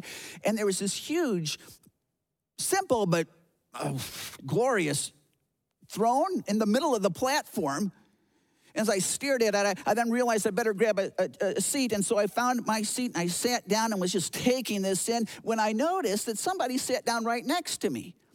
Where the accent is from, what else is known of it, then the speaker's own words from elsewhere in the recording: United States; Well, Angura, I'm from the United States of America.